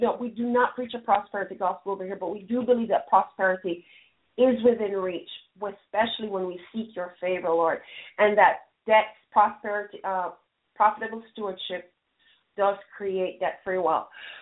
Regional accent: Jamaica; Patrick Pierce, another new but dear friend, also from my home country, Jamaica.

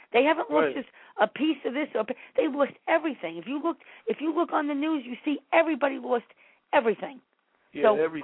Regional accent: New York, United States; And it angers me as a New Yorker.

